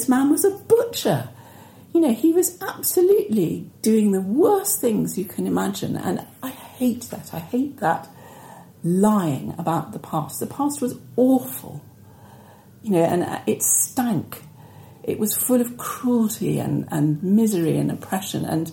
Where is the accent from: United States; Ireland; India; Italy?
Italy; I grew up in Italy, yes.